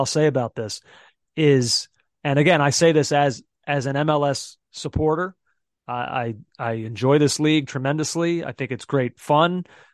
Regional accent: United States; I think there's something too about like, I don't know, as an American, especially an American soccer fan

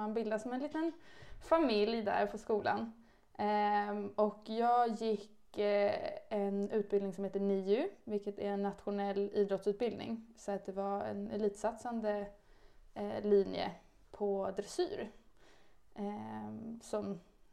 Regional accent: Stockholm, Stockholm County, Sweden; Jag kommer från Stockholm, om man inte hör det. Så att jag bor egentligen och har bott hela mitt liv i Stockholm.

